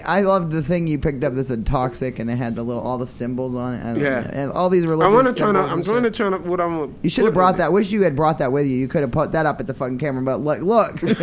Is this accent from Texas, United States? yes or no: yes; Texas, United States; I grew up in Texas, don't ask me.